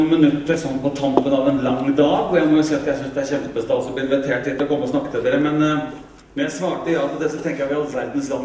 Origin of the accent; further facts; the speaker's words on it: Larvik, Vestfold, Norway; Og jeg blir kongen av Bjerregata der jeg vokste opp i Larvik.